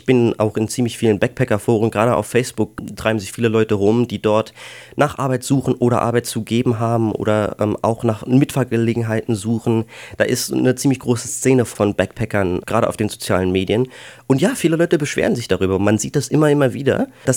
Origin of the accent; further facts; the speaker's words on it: Saarland, Germany; now in Brisbane, Australia; ich komme aus dem wunderschönen grünen Saarland.